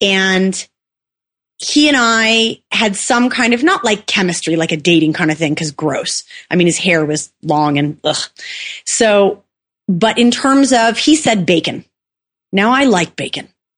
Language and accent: English; Wisconsin, United States; You know, I'm from Wisconsin. So are you. I need to know if I'm using that cheesehead status or not.